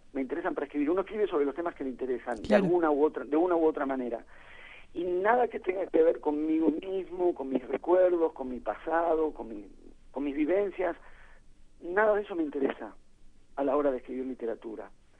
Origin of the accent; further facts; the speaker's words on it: Buenos Aires, Argentina; Yo soy de Buenos Aires, entonces sí, por saber, digamos, lo que pasa entre la ciudad y su ritmo.